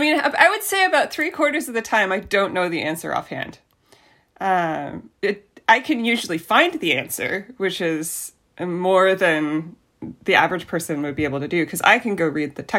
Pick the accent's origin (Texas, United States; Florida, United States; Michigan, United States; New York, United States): Florida, United States; also born or lived in Canada / Brighton, United Kingdom; now in Ohio, United States; So I grew up in Florida. I did my PhD work in Canada. I did a postdoc in the UK, in Brighton, and now I'm here in the Midwest.